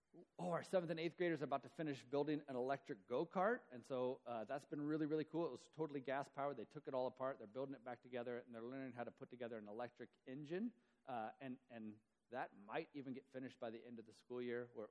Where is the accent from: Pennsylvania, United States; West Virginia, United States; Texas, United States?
West Virginia, United States; I grew up in West Virginia.